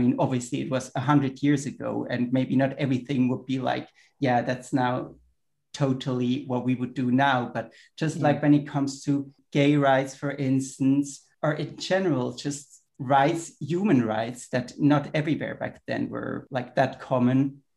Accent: Switzerland; first language German; English is a second language; my background. I'm Swiss originally, German is my mother tongue, my native language.

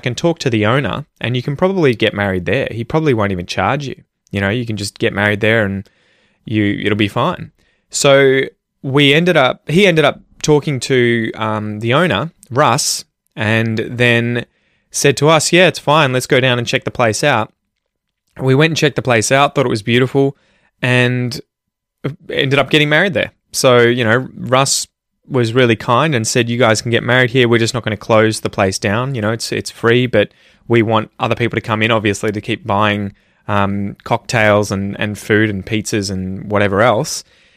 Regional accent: Ocean Grove, Victoria, Australia; it's between the towns Drysdale and Port Arlington on the Bellarine Peninsula, obviously, so near my hometown of Ocean Grove, we got married there.

